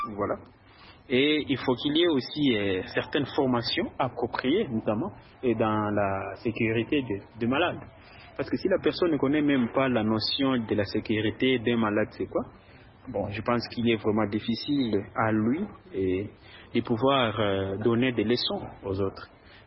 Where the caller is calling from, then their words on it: DR Congo; Personnellement, ici chez nous au Congo, la sécurité des malades est assurée